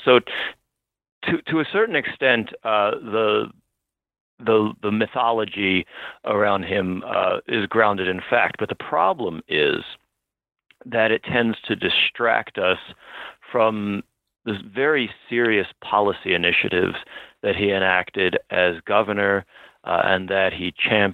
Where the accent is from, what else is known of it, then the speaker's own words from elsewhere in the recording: Baltimore, Maryland, United States; I'm from Baltimore, but my wife is from Long Island.